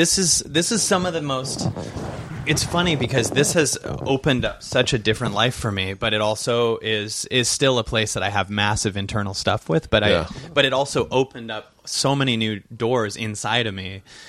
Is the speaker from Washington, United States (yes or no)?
yes; Seattle, Washington, United States; I'm from Seattle, so there was a lot of me feeling this week.